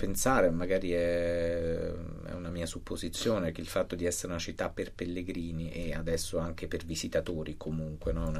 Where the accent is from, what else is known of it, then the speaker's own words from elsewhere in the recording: Rome, Lazio, Italy; Dei sogni per me come romano